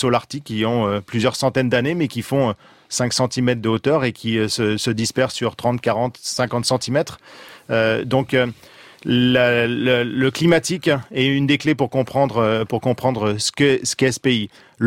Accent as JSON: {"language": "French", "region": "Normandy", "country": "France", "said": "Il y a un lien très fort avec nous, Français, et en particulier avec ma région d'origine, avec les Normands"}